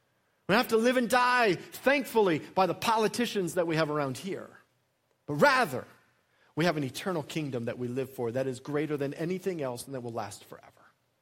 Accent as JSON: {"language": "English", "region": "Colorado", "country": "United States", "tie": "born or raised there", "said": "Right now, as you guys know, I grew up in Colorado, and so I am a Denver sports fan."}